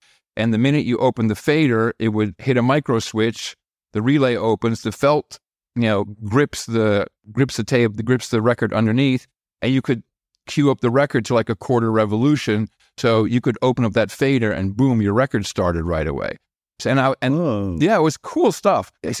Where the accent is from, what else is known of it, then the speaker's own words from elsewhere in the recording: United States; English is a second language; Also, I had an accent. My Dutch wasn't all that great. I spoke fluent Dutch, but not, I'm like an American.